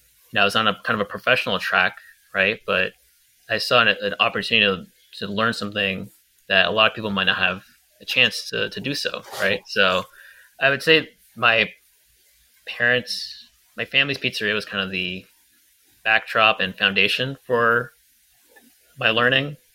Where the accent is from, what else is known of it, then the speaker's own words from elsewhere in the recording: New York, United States; Like, despite being a New Yorker, it's New England Greek style pizza, right?